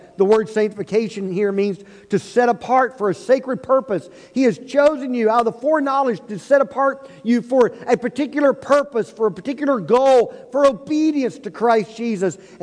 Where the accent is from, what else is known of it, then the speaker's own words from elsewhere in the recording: Oklahoma City, Oklahoma, United States; born there; Or because I was born in the Baptist hospital in Oklahoma City, Oklahoma.